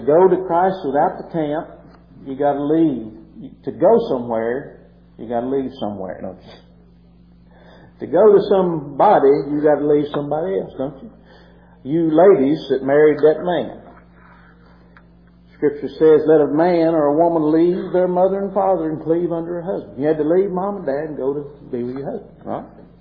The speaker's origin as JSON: {"language": "English", "region": "Virginia", "country": "United States", "said": "I'm a Virginian. If the Civil War were now, Don Gray. I'm from Virginia, and that's just it."}